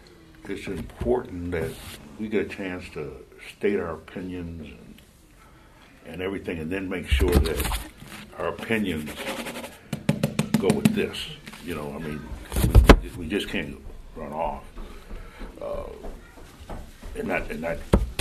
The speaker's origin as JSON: {"language": "English", "town": "Buffalo", "region": "New York", "country": "United States", "tie": "born or raised there", "said": "I remember growing up in Buffalo, very small congregation, you know, very small, and we had a few congregations in Rochester, 60 miles away"}